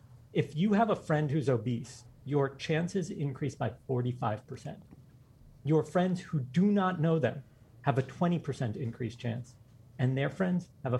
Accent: New York, United States; So I grew up in New York.

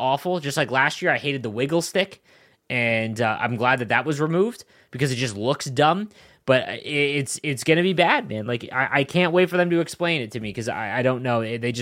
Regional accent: Canada; Maybe I'm different because I'm Canadian.

